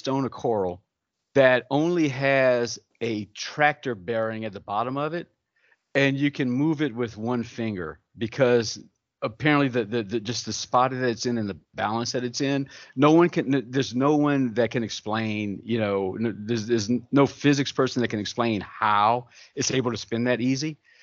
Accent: New Iberia, Louisiana, United States; where I was raised in New Iberia, Louisiana, we had one Mexican family in the entire town.

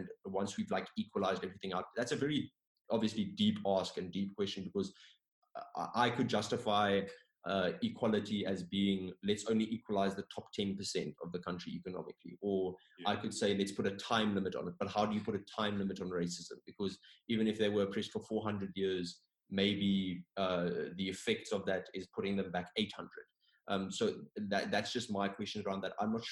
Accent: Botswana; I grew up in Botswana, and I was actually having a really in-depth, really great conversation with a friend of mine

